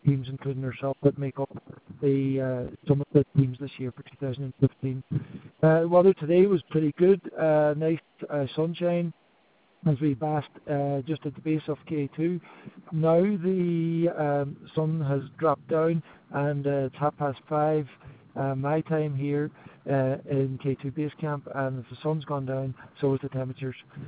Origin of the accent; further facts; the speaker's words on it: Ireland; It was a bit of a surreal experience being here as an Irishman.